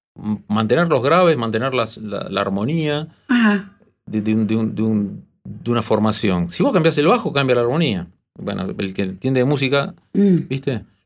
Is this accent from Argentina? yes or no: yes; Avellaneda, Buenos Aires Province, Argentina; Yo soy bonaerense.